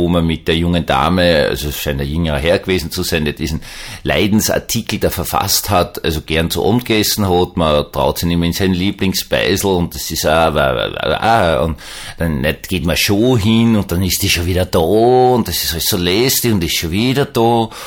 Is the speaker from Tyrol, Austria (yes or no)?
no; Vienna, Austria; ich war ja immer stolz als Wiener, ich kann jammern.